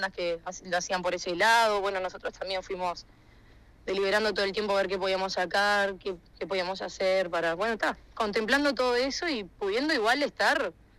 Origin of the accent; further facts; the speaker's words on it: Salto, Uruguay; porque soy de Salto, o sea, obviamente también eso de que cuesta moverse acá dentro del Uruguay